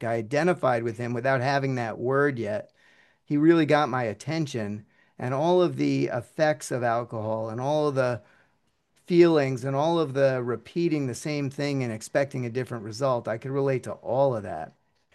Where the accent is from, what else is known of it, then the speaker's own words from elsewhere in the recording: New York, United States; And I grew up in New York, and I would call her from the payphone in the frat house that I was living in.